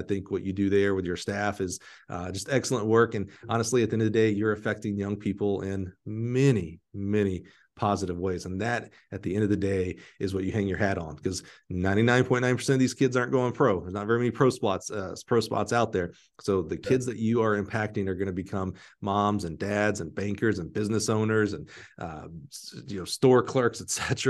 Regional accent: Alabama, United States; Division III is in Crossplex, my home track, because I'm from Alabama.

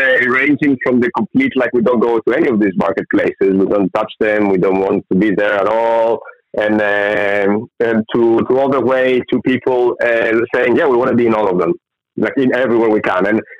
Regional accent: Greece; English is a second language; as I said, I come from Greece. 2,500 years ago, we had markets.

